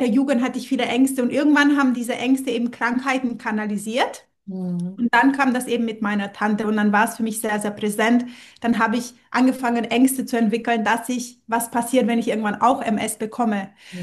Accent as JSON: {"language": "German", "country": "Romania", "lives_now": "Germany", "said": "Ich komme ursprünglich aus Rumänien"}